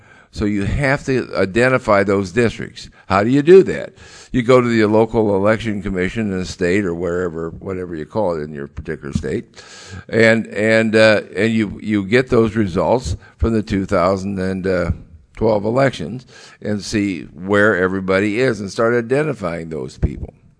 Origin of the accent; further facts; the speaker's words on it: Illinois, United States; I'm from Illinois